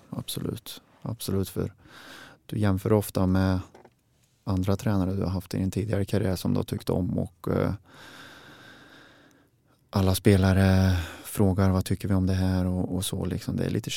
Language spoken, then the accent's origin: Swedish; Värmland, Sweden; Inomhushall är jag som värmlänning och uppväxt i snö inte så jättesugen på här nere i söder.